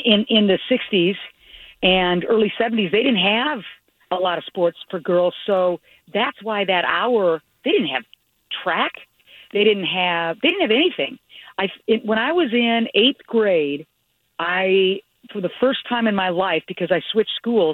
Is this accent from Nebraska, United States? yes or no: yes; Omaha, Nebraska, United States; where I grew up in Omaha, it was a very Catholic city. And so I grew up in a Catholic household, so I went to a Catholic grade school, 1 through 8.